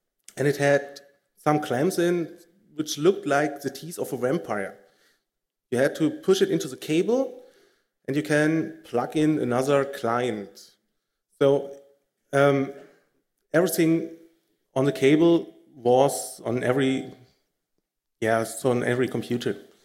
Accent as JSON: {"language": "English", "town": "Cologne", "region": "North Rhine-Westphalia", "country": "Germany", "second_language": "English", "said": "So I'm from Cologne."}